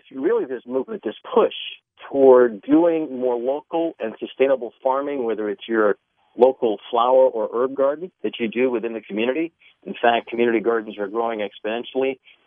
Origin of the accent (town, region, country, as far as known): New York City, New York, United States; born or raised there